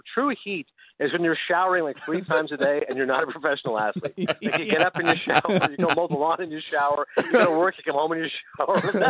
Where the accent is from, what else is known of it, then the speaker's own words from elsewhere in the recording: Napanee, Ontario, Canada; also born or lived in Kingston; we didn't have cable where I was growing up in Kingston, Ontario, or the nether regions of Kingston, Napanee to be specific.